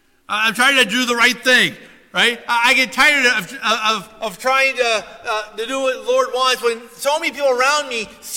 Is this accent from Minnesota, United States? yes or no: yes; Minnesota, United States; Growing up in the Midwest, I don't know if they did this in Wisconsin, but I know in Minnesota, they bring us out every winter